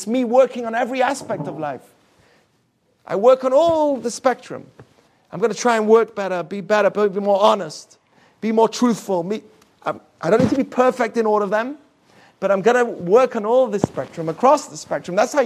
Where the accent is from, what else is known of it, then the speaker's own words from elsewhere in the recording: Manchester, North West England, United Kingdom; now in Los Angeles, United States; I say I'm from Manchester, England, and Los Angeles.